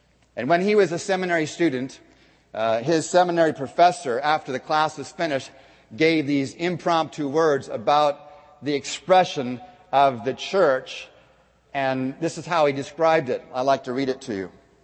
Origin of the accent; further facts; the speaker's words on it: Cleveland, Ohio, United States; This is downtown Cleveland, Ohio. By the way, I'm not from Iowa, but I'm happy to be with all you Iowans.